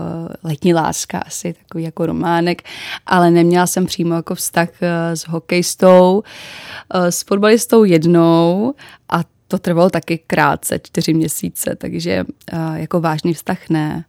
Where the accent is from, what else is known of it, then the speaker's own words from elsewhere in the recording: Vysočina Region, Czechia; nejradši jsem u rodičů na Vysočině, odkud pocházím.